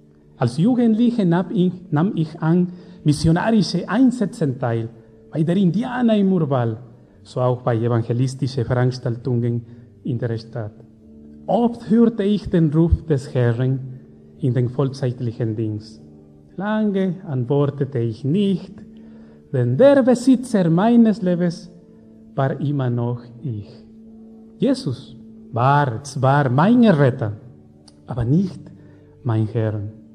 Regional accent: Ecuador; German is a second language; now in Germany; Ich komme aus Ecuador. Ich bin in Ecuador geboren und aufgewachsen. Ich bin … eine DMG-Missionarin.

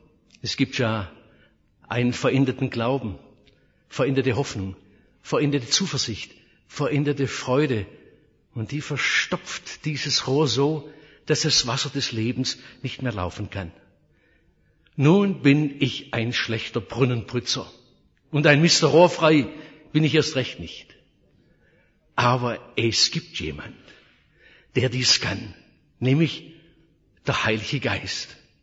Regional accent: Oberndorf am Neckar, Baden-Württemberg, Germany; von meiner Heimatstadt Oberndorf-Neckar hinunter an den Bodensee.

